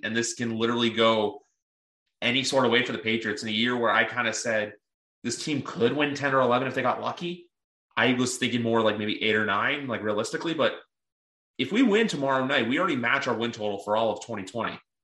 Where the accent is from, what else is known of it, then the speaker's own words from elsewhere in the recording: Canada; as a Canadian